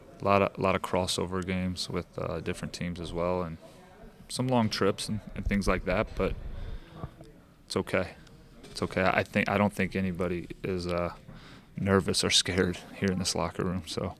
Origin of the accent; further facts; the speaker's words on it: St. Louis, Missouri, United States; a few people just knowing I'm from St. Louis have been, hey, have you seen that Sporting game?